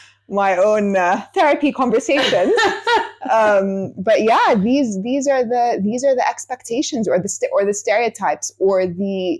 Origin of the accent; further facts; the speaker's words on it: London, United Kingdom; And I grew up in London since I was 8 years old.